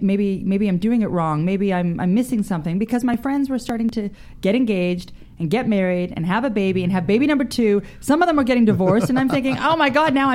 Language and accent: English; Calgary, Alberta, Canada; now in Los Angeles, United States; so I'm originally from Canada. And I grew up in Canada, in Calgary.